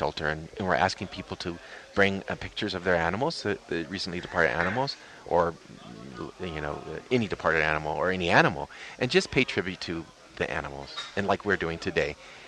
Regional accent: El Dorado, United States; Oh, wait, I can't see chickens because El Dorado, and I'm from El Dorado, so.

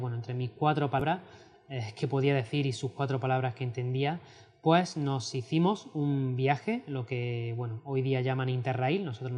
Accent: Albolote, Andalusia, Spain; estaba en la banda de música de Albolote, de mi pueblo

